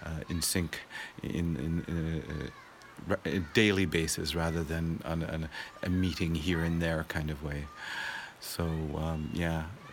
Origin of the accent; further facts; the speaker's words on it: Canada; also born or lived in Netherlands; now in Toronto, Canada; I'm from Toronto. I've been living there for 30 years. I'm from other parts of Canada, originally born in Holland.